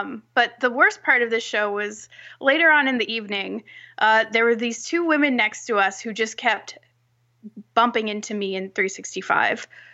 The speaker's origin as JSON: {"language": "English", "region": "New England", "country": "United States", "tie": "born or raised there", "said": "I grew up in New England, and it's fairly liberal around here, all things considered."}